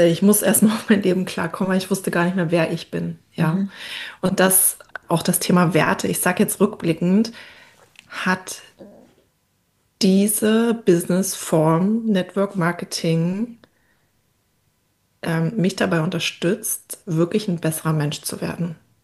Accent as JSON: {"language": "German", "region": "Brandenburg", "country": "Germany", "tie": "born or raised there", "said": "ich will wieder zurück in meine Heimat, in den Spreewald, ins Dorf"}